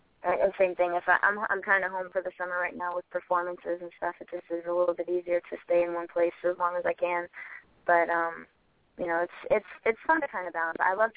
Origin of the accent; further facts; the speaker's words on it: New England, United States; Well, I'm from New England, so I love seafood, any sort of seafood. And it makes it a little difficult when I'm in Nashville because it's not quite the same down there.